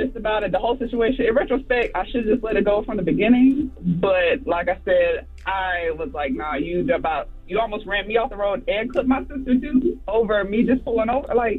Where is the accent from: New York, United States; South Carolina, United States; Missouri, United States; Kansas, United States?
South Carolina, United States; Florence; Okay, so for reference, I'm from South Carolina.